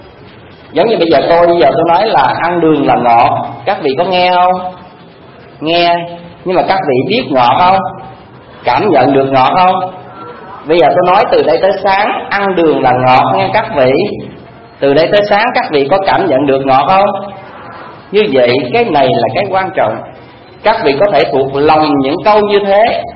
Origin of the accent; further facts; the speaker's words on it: Mekong Delta, Vietnam; Tôi là người dân miền Tây